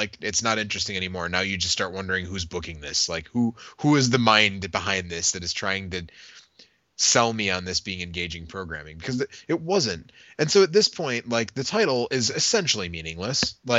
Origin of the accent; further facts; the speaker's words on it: Milwaukee, Wisconsin, United States; Scott Steiner wins it right here in my hometown of Milwaukee